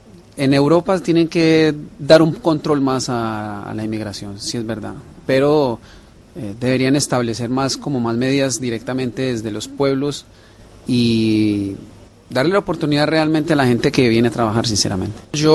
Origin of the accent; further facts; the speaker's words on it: Colombia; nosotros como colombianos creo que nos adaptamos fácil al país donde estamos habitando.